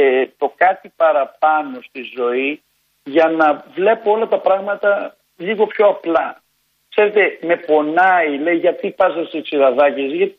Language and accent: Greek; Volos, Thessaly, Greece; also born or lived in Athens; γεννήθηκα στο Βόλο, μεγάλωσα στο Βόλο, γεννήθηκα στην Αθήνα, μεγάλωσα στο Βόλο από μια αιτριακή οικογένεια.